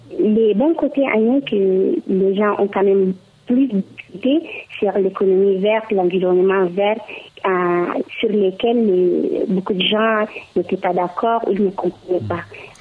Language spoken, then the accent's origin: French; Chad; Je suis du Tchad